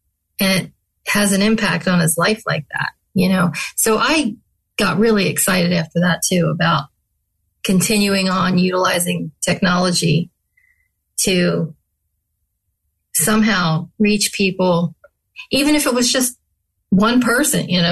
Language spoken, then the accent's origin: English; Conshohocken, Pennsylvania, United States; my hometown paper back in Pennsylvania